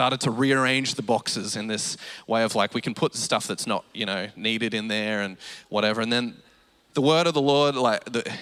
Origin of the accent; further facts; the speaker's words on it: Rockhampton, Queensland, Australia; I grew up in Rocky all my life.